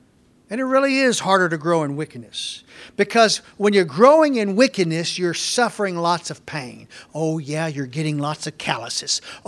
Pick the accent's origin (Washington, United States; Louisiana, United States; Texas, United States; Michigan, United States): Texas, United States; Waxahachie; whenever I was a scout in my hometown, Waxahachie.